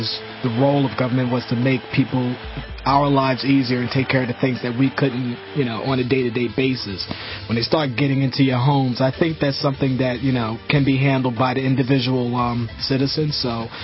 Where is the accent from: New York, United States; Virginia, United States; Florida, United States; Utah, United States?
New York, United States; I ain't from Texas. What the fuck I look like? I am a New Yorker, born and raised here.